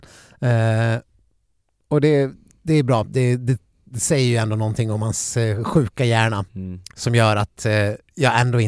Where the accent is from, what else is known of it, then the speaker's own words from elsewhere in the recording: Saxdalen, Dalarna County, Sweden; när jag växte upp i Saxdalen.